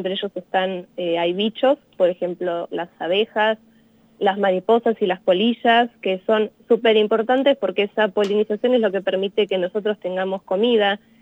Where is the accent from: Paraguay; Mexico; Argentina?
Argentina; Comodoro Rivadavia, Chubut; Crecí en un lugar en Chubut que se llama Comodoro Rivadavia, que tiene mar